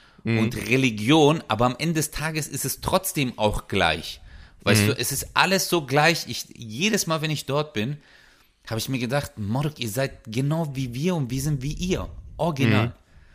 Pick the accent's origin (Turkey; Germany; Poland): Turkey; Samsun; wir kommen ja aus Samsun, also Samsuda